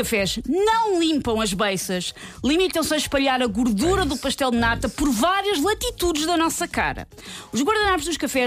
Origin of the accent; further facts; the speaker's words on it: Mem Martins, Lisbon, Portugal; nascido e criado em Mé Martins.